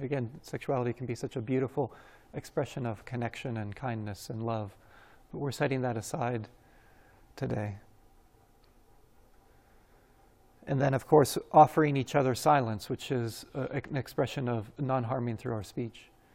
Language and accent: English; Colorado, United States; I grew up in Colorado, so it reminds me especially cross-country skiing in the backcountry